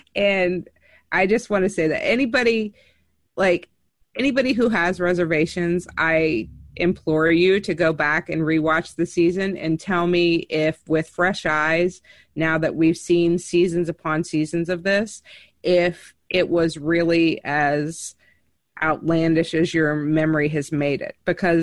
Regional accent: Ohio, United States; Because I'm from Ohio. We're just, we're completely honest about everything

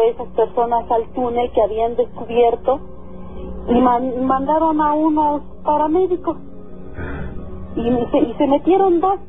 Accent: State of Mexico, Mexico; lo que pasa es que donde yo soy de Loro, del Estado de México.

